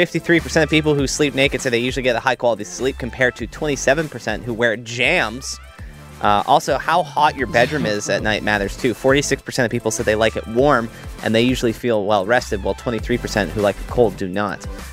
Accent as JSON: {"language": "English", "town": "Toronto", "region": "Ontario", "country": "Canada", "said": "in the 416. I'm from Toronto and I've never been to Ripley's Aquarium."}